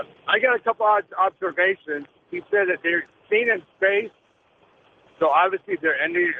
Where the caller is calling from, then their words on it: New Mexico, United States; I'm calling from New Mexico.